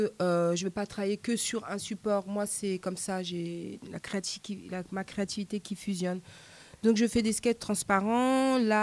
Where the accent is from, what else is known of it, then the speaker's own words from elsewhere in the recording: Paris, Île-de-France, France; now in Marseille, France; je suis artiste humaniste, je viens de Paris et j'habite à Marseille.